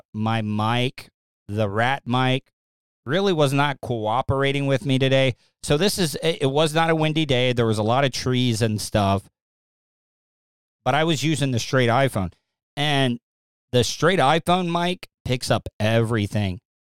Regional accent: Florida, United States; Because, like I said, I grew up in Volusia County, and I've never been there.

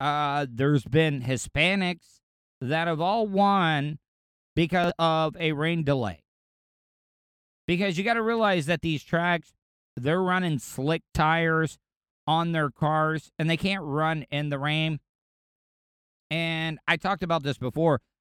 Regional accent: Daytona Beach, Florida, United States; You know, growing up around Daytona, I always get excited about the restrictor plate races

